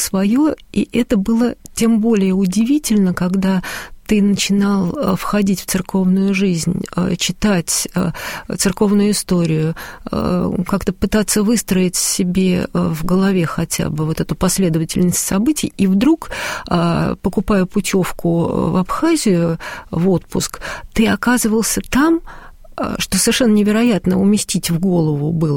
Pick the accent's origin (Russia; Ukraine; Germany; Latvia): Russia; Moscow; где я вот из Москвы приехавшая.